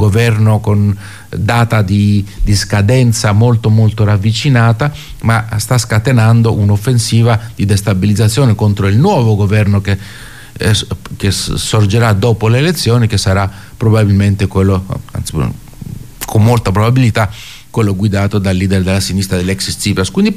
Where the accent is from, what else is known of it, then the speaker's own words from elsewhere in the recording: Greece; Italian is a second language; io conoscendo un po' il mio paese